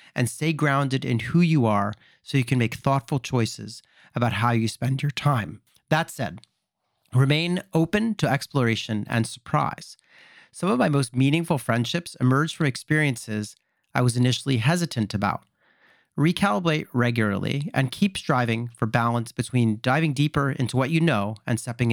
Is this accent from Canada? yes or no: no; France; I'm American and Danish, grew up in France, and have always worked in global teams.